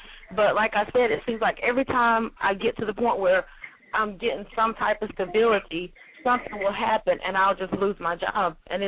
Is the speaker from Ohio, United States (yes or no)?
no; Pinehurst, North Carolina, United States; I'm from Pinehurst, North Carolina.